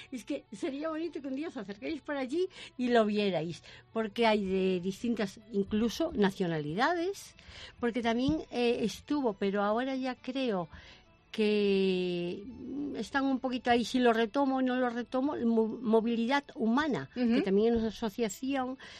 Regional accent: Canido, Galicia, Spain; also born or lived in Barcelona; yo soy vecina de Canido y yo me crié prácticamente en el campo.

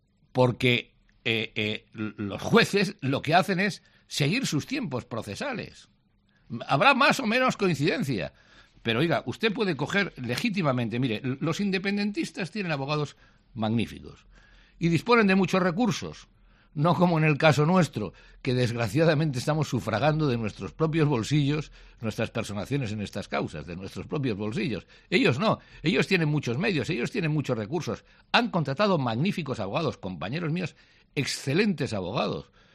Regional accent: Catalonia, Spain; como catalán, como español y como jurista

